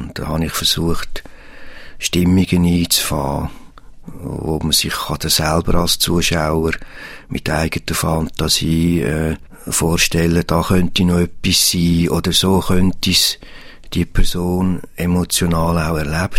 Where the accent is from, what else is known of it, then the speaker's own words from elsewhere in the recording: Immensee, Schwyz, Switzerland; Ich bin aufgewachsen in Immensee, damals in den 60er Jahren noch sehr stark katholisch geprägt, das Dorfleben.